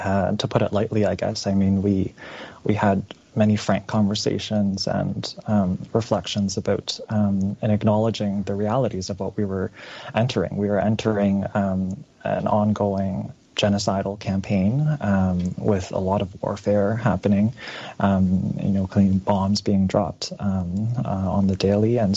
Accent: Canada

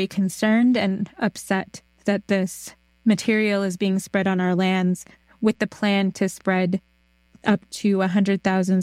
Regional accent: Alaska, United States; I'm from St. Lawrence Island … his parents were Ashkenazi and Bengali

